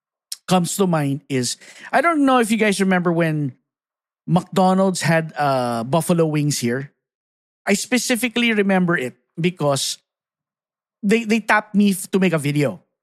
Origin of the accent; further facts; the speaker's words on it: Philippines; A little bit conflicting for me as a Filipino and B, a content creator, diba?